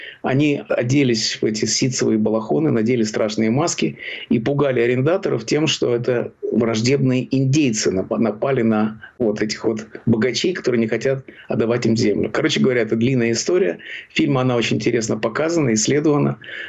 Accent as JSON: {"language": "Russian", "country": "Russia", "moved": "yes", "lives_now": "United States", "said": "Потому что я из России и знаю, чего это стоит."}